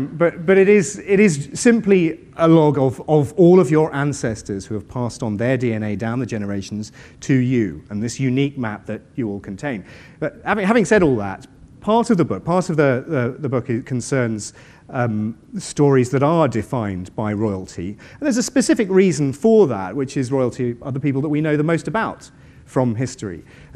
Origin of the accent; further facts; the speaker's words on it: East of England, United Kingdom; I'm from Suffolk